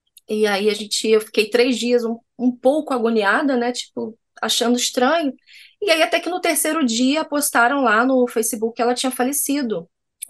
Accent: Rio de Janeiro, Brazil

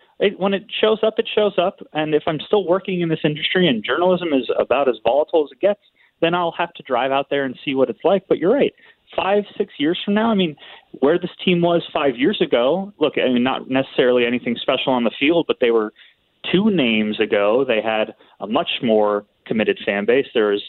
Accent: Rockville, Maryland, United States; I am from Rockville, Maryland. Went to Rockville High School and then had a brief appearance at Gettysburg College before ending up at the University of Maryland. So I'm Maryland born and bred.

